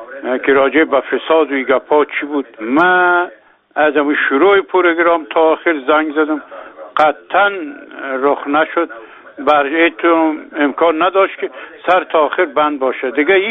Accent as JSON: {"language": "Persian", "country": "Afghanistan", "said": "من یک افغان هستم."}